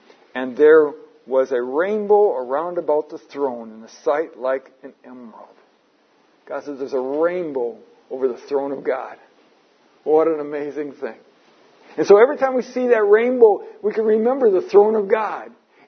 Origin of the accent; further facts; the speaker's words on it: United States; moved away; all my years growing up in America, we would see rainbows once in a while. But I've never seen rainbows like over here.